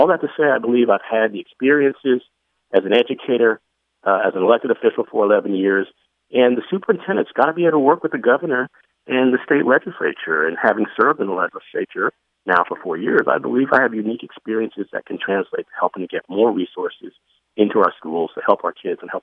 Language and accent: English; California, United States; born there; I was born in the Bay Area. My mom was an immigrant who came here from Panama, was a teacher in San Jose. My dad was a soldier who came here from Detroit and served in Vietnam.